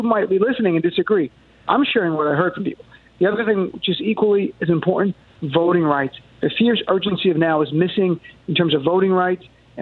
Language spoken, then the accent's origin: English; New Jersey, United States; or growing up in Jersey, I was